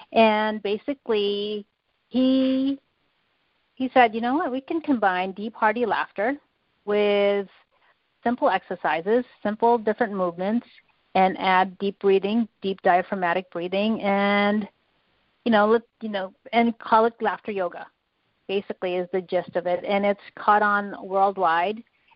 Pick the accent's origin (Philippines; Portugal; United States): Philippines; I'm not Chinese. I'm Filipina.